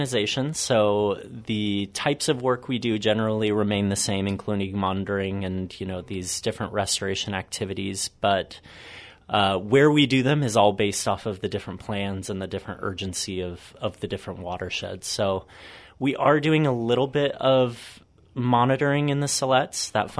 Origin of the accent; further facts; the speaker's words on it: Vancouver, Washington, United States; now in Portland, United States; I grew up in Vancouver, Washington, so Northwest local.